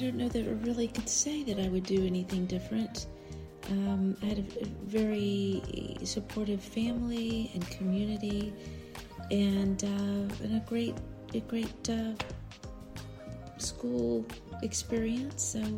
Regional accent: The Woodlands, Texas, United States; Well, I grew up in the Woodlands, Texas, which is now a big, big community, but we were the 78th family to move into the Woodlands, so it was a very, very small golf community.

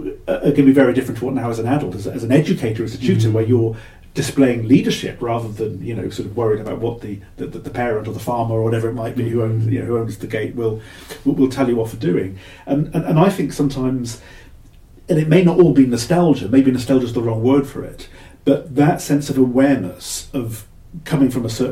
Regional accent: Cardiff, Wales, United Kingdom; because I'm from Cardiff originally, and I remember walking down the streets of Cardiff.

